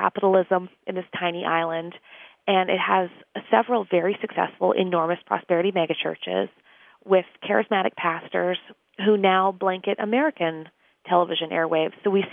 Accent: Canada; I'm Canadian.

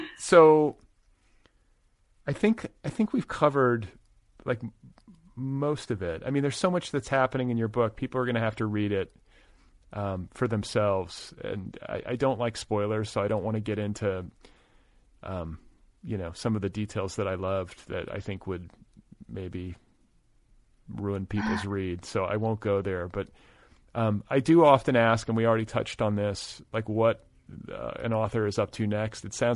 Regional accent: Midwest, United States; It was like I grew up in the Midwest. And so, like, that was, like, culture to me.

